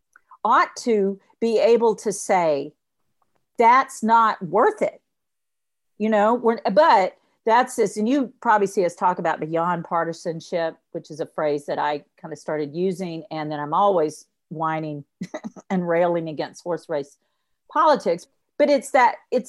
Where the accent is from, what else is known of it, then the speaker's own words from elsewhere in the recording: Mississippi, United States; I fully believe Trump is going to be president. I'm from Mississippi.